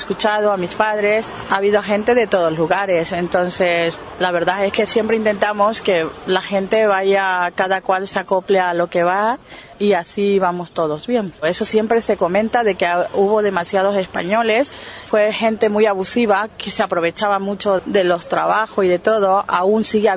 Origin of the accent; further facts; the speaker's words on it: Bolivia; Yo soy boliviana